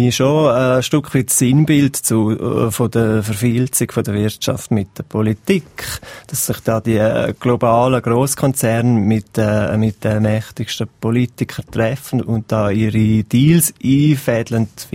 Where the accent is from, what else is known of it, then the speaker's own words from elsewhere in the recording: Davos, Graubünden, Switzerland; ich bin jetzt 41, bin in Davos aufgewachsen.